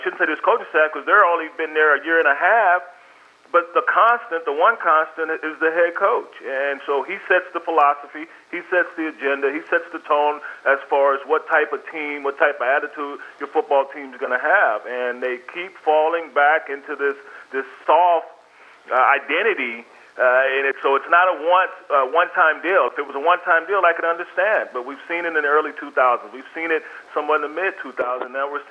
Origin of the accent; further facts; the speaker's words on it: Lubbock, Texas, United States; They go to my hometown of Lubbock.